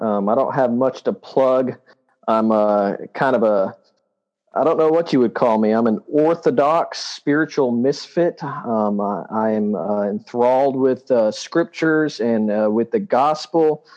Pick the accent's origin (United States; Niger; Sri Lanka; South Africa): United States; Texas; I'm from Texas, but I'm not a cowboy.